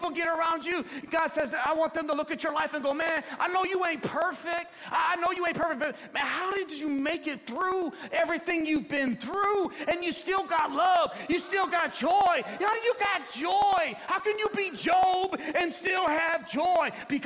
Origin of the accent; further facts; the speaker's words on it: Ecorse, Michigan, United States; My mom and dad, we had a peach tree growing up in Ecorse.